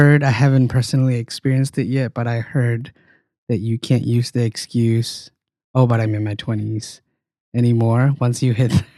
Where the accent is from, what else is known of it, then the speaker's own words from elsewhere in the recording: Malaysia; now in United States; And I am Malaysian by nationality, a third culture kid by, I would say, enculturation.